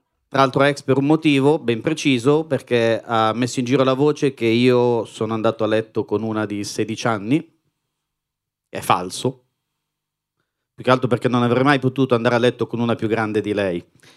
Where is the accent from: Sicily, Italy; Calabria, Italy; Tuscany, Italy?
Calabria, Italy; Allora, io sono calabrese, vengo origini calabresi